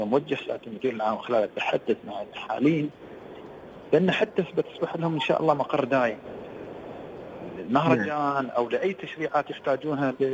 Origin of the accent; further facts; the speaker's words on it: United Arab Emirates; عندنا في الإمارات